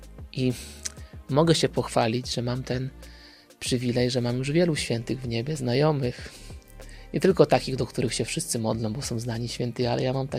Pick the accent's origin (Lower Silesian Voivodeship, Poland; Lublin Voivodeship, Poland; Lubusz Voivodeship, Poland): Lower Silesian Voivodeship, Poland; Później jak przeprowadziłem się na studia do Wrocławia, bo ja pochodzę z Dolnego Śląska